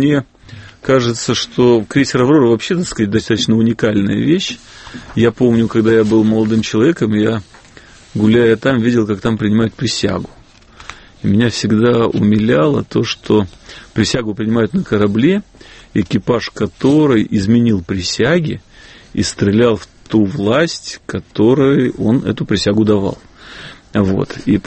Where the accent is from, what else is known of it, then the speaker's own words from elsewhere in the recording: Saint Petersburg, Russia; поскольку я питерец